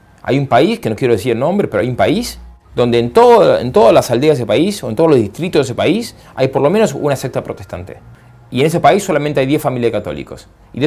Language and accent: Spanish; Argentina; born there; Y ese grito también se repite en Argentina, en mi tierra natal.